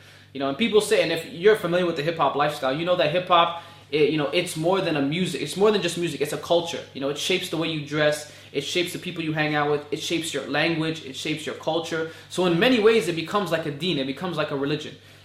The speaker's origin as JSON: {"language": "English", "town": "Toronto", "region": "Ontario", "country": "Canada", "tie": "born or raised there", "said": "I grew up in an area that was actually very diverse, one of the most diverse areas in Toronto"}